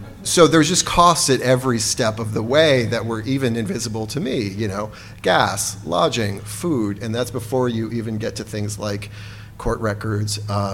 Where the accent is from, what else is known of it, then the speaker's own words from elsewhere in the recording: Providence, Rhode Island, United States; my two Providence bookstore events where I've lived pretty much my whole life